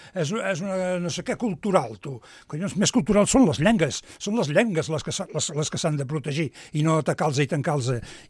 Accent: Catalonia, Spain; I jo, com a català, el que dic és una cosa

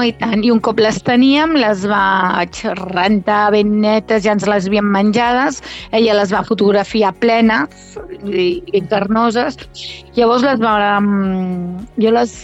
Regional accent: Colera, Catalonia, Spain; i jo soc de la Mar d'Amunt, m'agrada dir que soc de la Mar d'Amunt, allà a Colera.

